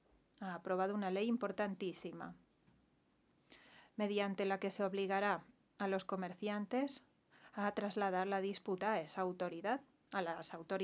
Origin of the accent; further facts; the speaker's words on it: Portugal; Spanish is a second language; soy de Portugal.